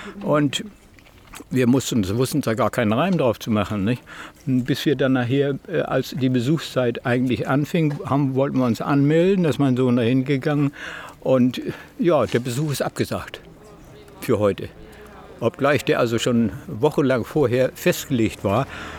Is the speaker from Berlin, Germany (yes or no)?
no; Jena, Thuringia, Germany; Ja, hallo, ich bin aus Jena.